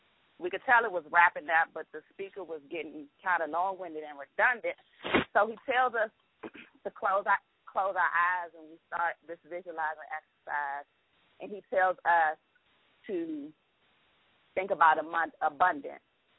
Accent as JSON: {"language": "English", "town": "Washington, D.C.", "region": "District of Columbia", "country": "United States", "said": "I'm from Washington, D.C."}